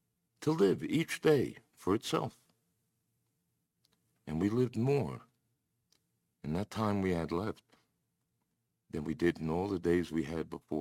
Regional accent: Brooklyn, New York, United States; I grew up in Brooklyn, New York. It was in a city that never sleeps, and that's an accurate statement.

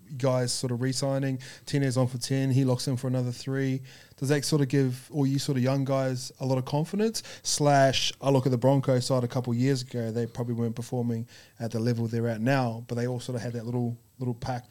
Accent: New Zealand; now in Australia; One big thing I found when I come over here from New Zealand is because the Māori culture is quite strong back home

